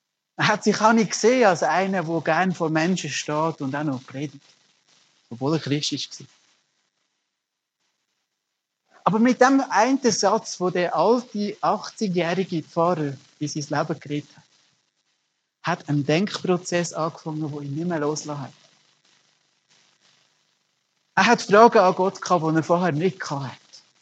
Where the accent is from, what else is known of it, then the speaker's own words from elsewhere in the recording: Germany; born there; Meine Mutter ist Bündnerin, meine Frau ist Bernerin und ich bin in Deutschland geboren.